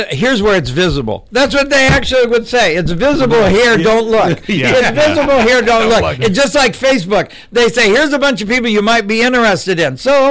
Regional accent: Lorain, Ohio, United States; And I'm a guy. I'm just a white guy from Lorraine.

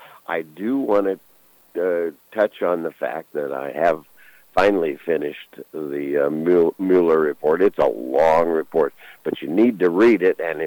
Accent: Valparaiso, Indiana, United States; The other two places, of course, are Marion and Valparaiso, Indiana, which is kind of my hometown. Having lived in 21 different houses, it's pretty hard to actually pinpoint where my hometown is.

